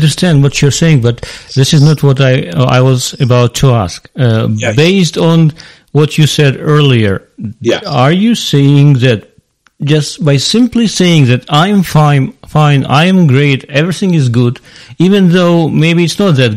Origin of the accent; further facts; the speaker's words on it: Ukraine; I am from Eastern Europe, from Ukraine in particular.